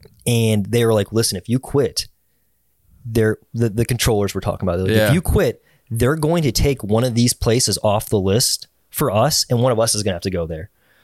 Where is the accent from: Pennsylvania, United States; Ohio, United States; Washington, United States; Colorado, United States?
Ohio, United States; Cleveland; I'm like, oh, I'm from Cleveland.